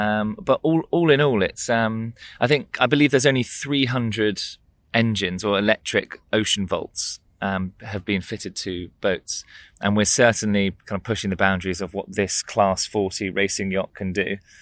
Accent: South West England, United Kingdom; We grew up on Dartmoor and we didn't have a TV to it 8 years old, so we just went out into the garden and then the garden became Dartmoor

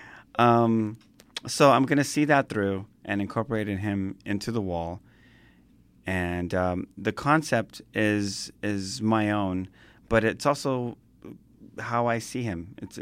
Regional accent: Los Angeles, California, United States; I grew up in Boyle Heights, which is literally about a mile and a half away from that very mural spot.

